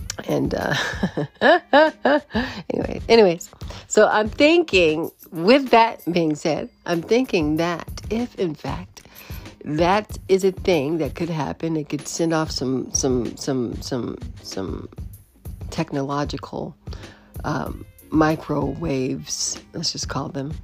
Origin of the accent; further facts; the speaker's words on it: United States; now in Canada; I'm an American recording this podcast from Canada